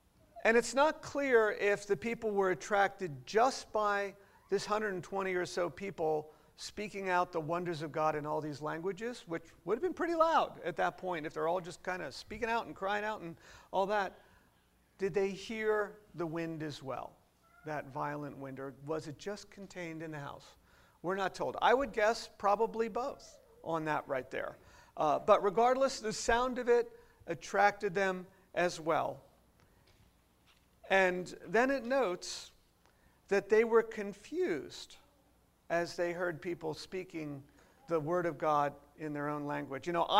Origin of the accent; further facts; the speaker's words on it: Maine, United States; I'm from Maine and people think they talk funny up there. I'm lucky I avoided that.